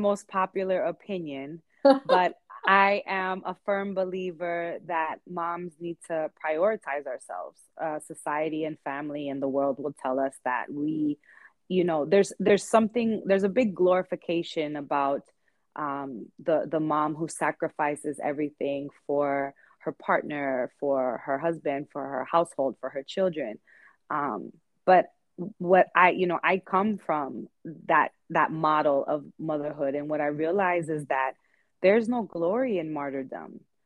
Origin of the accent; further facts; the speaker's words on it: United States; my heritage and my cultural upbringing was very Latin, but I grew up here in the United States.